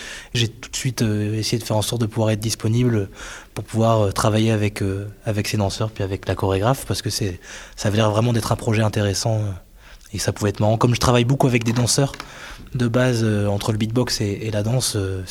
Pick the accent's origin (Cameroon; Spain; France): France; Lille, Hauts-de-France; Alors moi, je viens précisément de Lille.